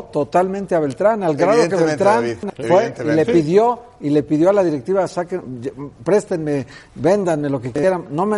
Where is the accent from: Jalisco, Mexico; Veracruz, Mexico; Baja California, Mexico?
Jalisco, Mexico; Guadalajara; Así somos los tapatíos.